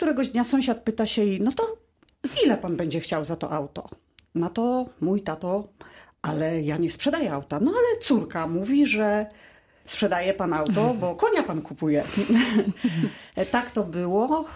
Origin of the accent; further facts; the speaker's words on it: Babimost, Lubusz Voivodeship, Poland; Pochodzę z Babimostu, nie z Zielonej Góry, więc też miałam możliwość obserwować konie.